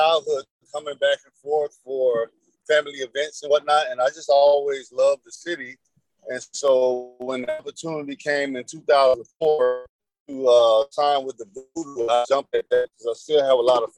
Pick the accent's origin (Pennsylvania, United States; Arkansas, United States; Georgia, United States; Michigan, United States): Georgia, United States; Atlanta; Oh, I'm from Atlanta.